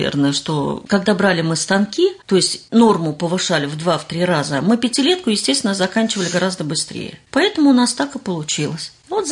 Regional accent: Orenburg Oblast, Russia; born there; moved away; Да, я действительно родилась в Оренбургской области и приехала в наш город. Я и в мой город. Я его считаю уже давно-давно своим, потому что я люблю свой город. Я приехала сюда в 71-м году

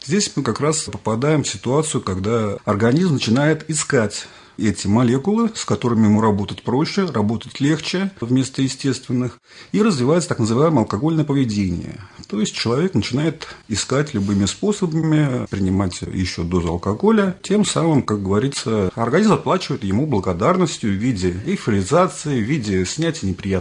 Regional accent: Zhukovsky, Moscow Oblast, Russia; also born or lived in Ramenskoye; до 5 лет я жил в Раменском. Потом, поскольку родители все-таки работали в ЛИИ, переехали в город Жуковск, соседи, поэтому большую сознательную часть жизни все-таки я прожил в городе Жуковском

